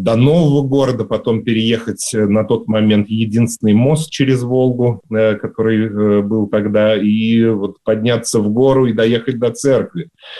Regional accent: Samara, Samara Oblast, Russia; Нет, я родился в Самарской области, жил и учился в Самаре.

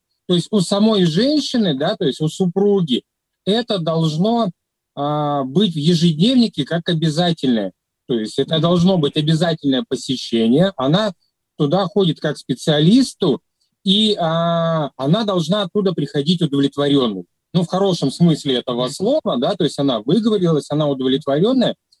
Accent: Kazan, Tatarstan, Russia; то есть я из Казани

